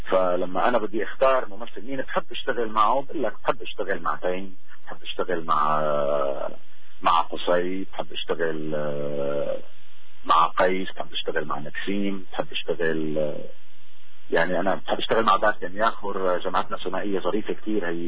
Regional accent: Damascus, Damascus Governorate, Syria; فخور باني انا طلعت وفعلا بفخر دائما طلعت من منطقة اسمها الديوانية. كبرت فيها بوقتي نتيجة يعني فكرة الحارة الشعبية.

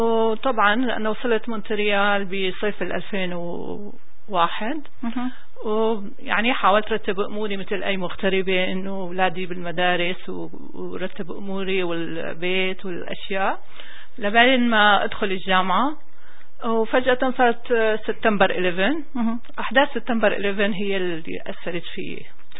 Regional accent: Damascus, Damascus Governorate, Syria; also born or lived in Homs; now in Saudi Arabia; أنا من مواليد حمص، أصلي من حما، ربيت بالشام، درست بالرياض، خلصت يعني تقلت على الرياض بال 2001

